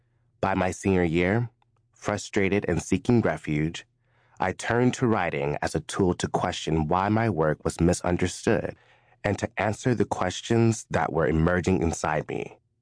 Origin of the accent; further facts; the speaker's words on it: Alabama, United States; Growing up in Alabama, my mother, Linda, would transform our kitchen table